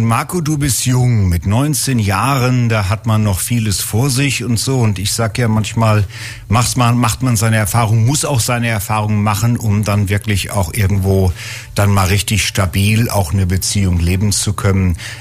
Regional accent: Northern Germany, Germany; Bei uns in Norddeutschland sagt man, die Hörner ein bisschen abstoßen

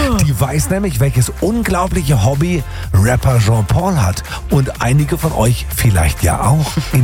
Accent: Tübingen, Baden-Württemberg, Germany; wenn ihr in meiner Heimatstadt Tübingen unterwegs seid

